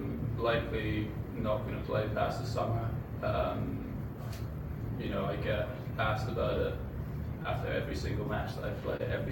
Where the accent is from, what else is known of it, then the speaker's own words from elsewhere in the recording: United Kingdom; being British